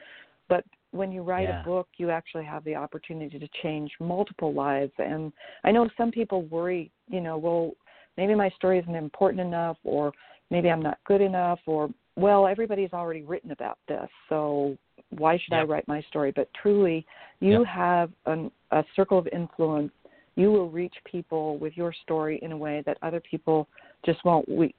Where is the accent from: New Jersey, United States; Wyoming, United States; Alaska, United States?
Wyoming, United States; Jackson Hole; because I grew up in Jackson Hole, Wyoming, and my first writing retreat happened in Jackson Hole in my great-grandfather's barn